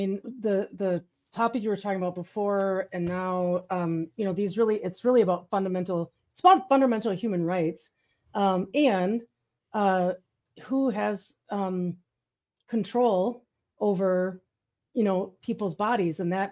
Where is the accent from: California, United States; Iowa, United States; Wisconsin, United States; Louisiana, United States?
Wisconsin, United States; accent: Wisconsin; I'm from Wisconsin. You can probably tell by the accent. that I'm from here